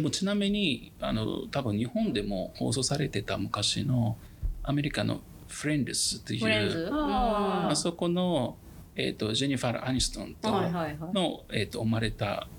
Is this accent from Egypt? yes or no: yes; Egypt; now in Japan; もともとエジプト出身だからエジプト、いつかまあ帰っても